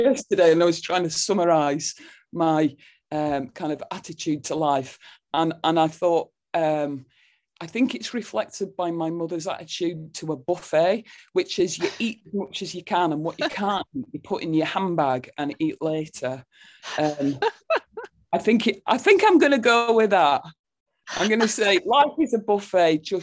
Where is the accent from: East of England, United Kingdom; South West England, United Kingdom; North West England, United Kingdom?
North West England, United Kingdom; Burnley; Since I was a teenager growing up in Burnley